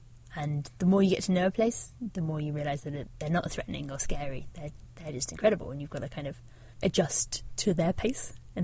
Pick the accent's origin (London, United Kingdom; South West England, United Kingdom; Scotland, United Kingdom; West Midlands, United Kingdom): South West England, United Kingdom; I grew up in Devon, right on the south coast, like as far from mountains as you get really in the UK.